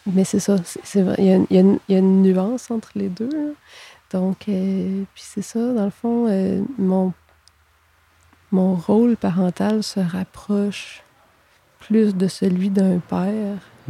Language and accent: French; Quebec, Canada; moi, je viens d'une autre région, je viens d'Abitibi à la base. Donc, mon berceau familial, si on veut, est là-bas encore en grande partie.